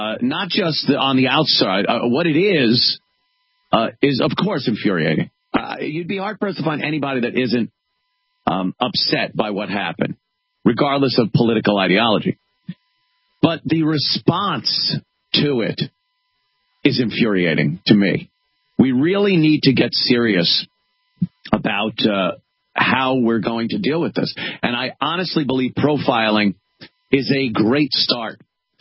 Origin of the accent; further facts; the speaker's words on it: United States; As an American, I have some type of pride in the country that we came from.